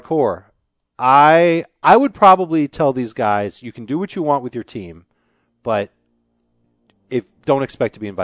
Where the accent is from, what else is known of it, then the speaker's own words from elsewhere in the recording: Winnipeg, Manitoba, Canada; I am from Winnipeg, Canada.